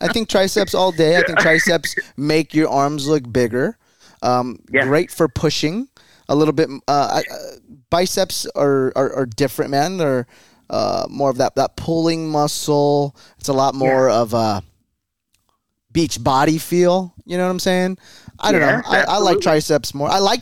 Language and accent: English; Philippines; We're poor. We're Filipino over here.